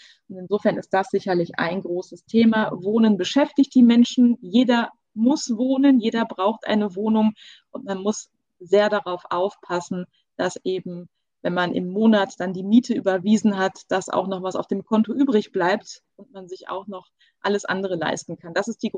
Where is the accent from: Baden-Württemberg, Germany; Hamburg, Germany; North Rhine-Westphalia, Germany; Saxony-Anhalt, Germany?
North Rhine-Westphalia, Germany; Duisburg; im Unterschied zu meiner Heimatstadt Duisburg